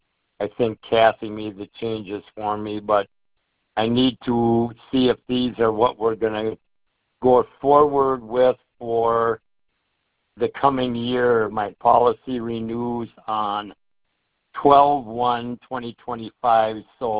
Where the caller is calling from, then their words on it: Faribault, Minnesota, United States; I'm calling from Faribault, Minnesota.